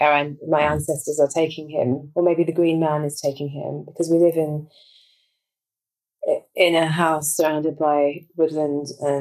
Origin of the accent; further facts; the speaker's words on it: London, United Kingdom; now in Devon, United Kingdom; I live in rural Devon. I grew up in London, but I've spent 8 years in rural Devon